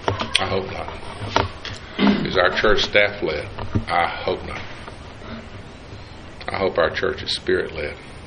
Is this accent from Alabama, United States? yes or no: no; Jefferson City, Tennessee, United States; I grew up in Jefferson City, Tennessee, and there was in that town a little family, Miller by name.